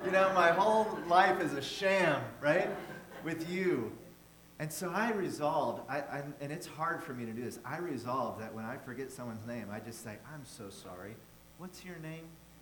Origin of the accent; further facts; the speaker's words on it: Memphis, Tennessee, United States; I grew up in Memphis, Tennessee. And so I knew how to work in both those cultures.